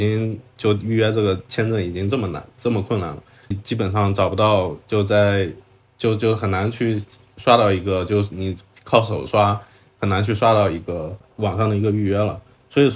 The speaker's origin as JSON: {"language": "Chinese", "country": "China", "said": "就作为一个中国人感觉很这种被人赶出来就感觉很没尊严"}